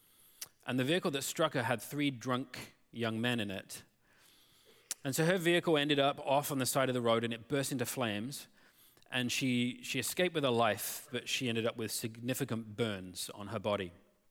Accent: Northampton, East Midlands, United Kingdom; I remember going back to my hometown, to Northampton, to do my final year of university.

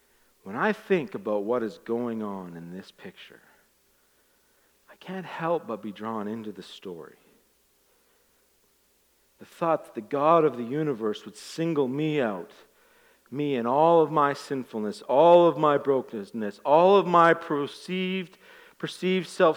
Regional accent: Ireland; I'm Irish, which means I have two emotions.

